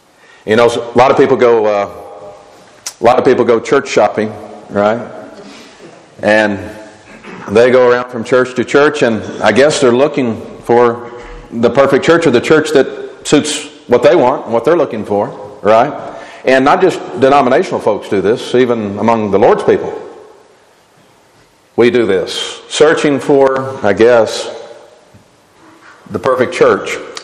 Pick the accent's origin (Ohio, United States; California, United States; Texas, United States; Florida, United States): Texas, United States; now in Bellingham, United States; I'm up from Texas this week holding a gospel meeting at the church here in Bellingham.